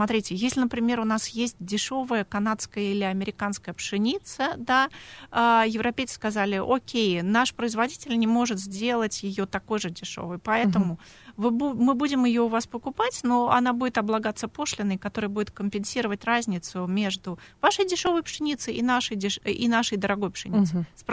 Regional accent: Poland; мое детство прошло в Польше, где стояла северная группа войск, мой папа был военным, у меня была няня полька

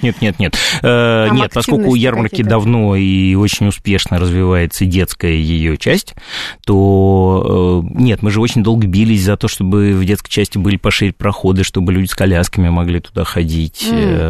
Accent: Moscow, Russia; Как москвич петербуржанину.

